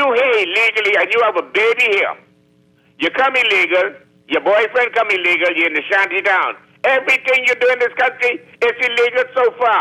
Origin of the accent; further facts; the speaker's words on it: New Providence, Bahamas; I grew up in the Valley, JJ. You know that a long time.